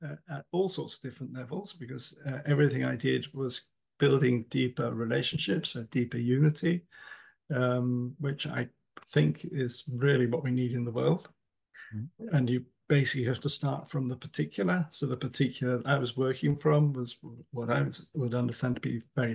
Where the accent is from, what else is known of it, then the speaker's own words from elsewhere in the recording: England, United Kingdom; And then as an English person, it is so cool to do stuff that is both church and state.